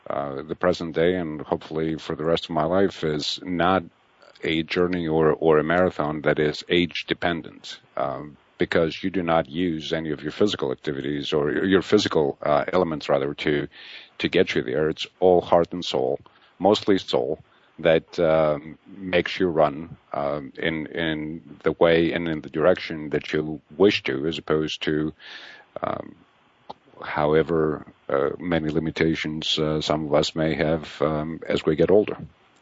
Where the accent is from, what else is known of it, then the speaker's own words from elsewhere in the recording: Greece; I grew 5,000 miles away from America, but growing up in Greece